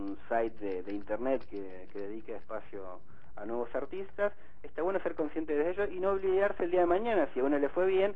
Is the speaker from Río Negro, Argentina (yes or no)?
no; Balcarce, Buenos Aires Province, Argentina; also born or lived in Mar del Plata; now in Buenos Aires, Argentina; empecé en Balcarce, que es la ciudad en la que me crié, después seguí en Mar del Plata y actualmente en Buenos Aires